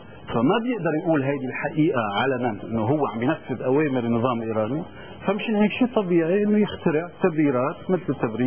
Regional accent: Lebanon; نحن فيه كلبنانيين بالدرجة الأولى وكلبنانيين شيعة بدرجة تانية

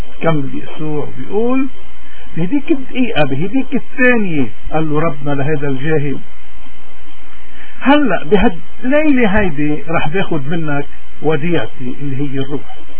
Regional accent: Lebanon; ولكن كلبنانيين وين ما كنا بدنا دايما نفتكر هالمثل ونطبقه بحياتنا

